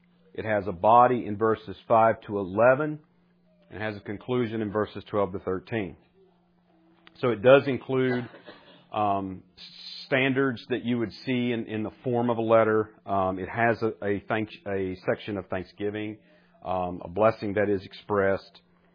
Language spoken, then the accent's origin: English; Appalachia, United States; Now, I have the distinct advantage of being an Appalachian American. Hillbilly. Okay? So we actually have a second person plural.